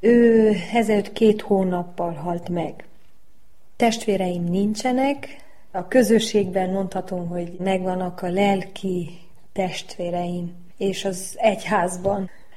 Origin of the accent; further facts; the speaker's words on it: Brașov, Brașov County, Romania; also born or lived in Sinaia; Sinaján születtem, Brassóban nőttem fel.